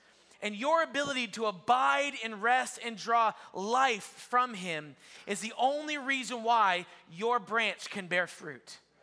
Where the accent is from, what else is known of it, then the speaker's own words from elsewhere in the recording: Ohio, United States; You know, I remember growing up in Ohio, actually, in a portion of my life in Ohio, we had a garage